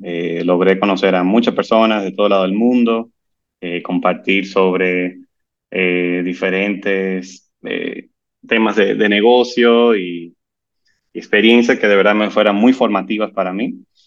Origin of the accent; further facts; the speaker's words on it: Santo Domingo, Distrito Nacional, Dominican Republic; Yo nací y me crié aquí en Dominicana toda mi vida joven.